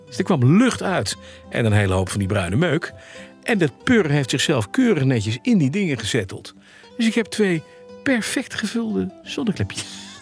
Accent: Heemstede, North Holland, Netherlands; Ik kom uit Heemstede, dat is in het westen.

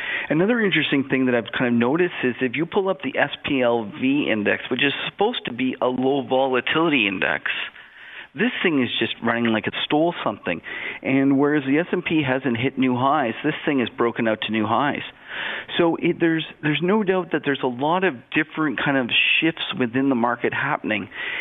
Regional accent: Canada; we're Canadian

